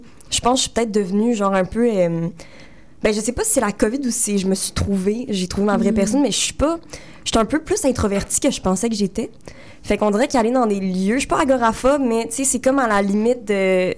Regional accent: Montreal, Quebec, Canada; Moi, je viens de Montréal, de l'hôpital Sainte-Justine, d'Outremont. mais je viens d'une famille d'artistes, je vais le dire de même. Ouais, je viens d'une famille d'artistes, d'une mère écrivaine, d'un père musicien.

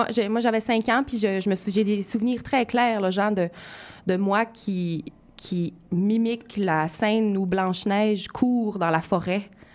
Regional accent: Quebec, Canada; now in Montreal, Canada; Moi, je suis originaire du Lac-Saint-Jean.

